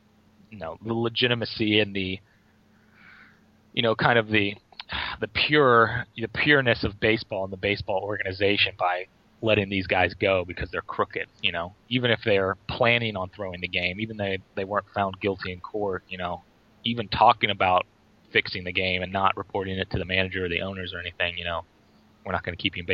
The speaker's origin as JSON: {"language": "English", "town": "St. Louis", "region": "Missouri", "country": "United States", "said": "especially, we're from St. Louis, so Mark McGwire was huge"}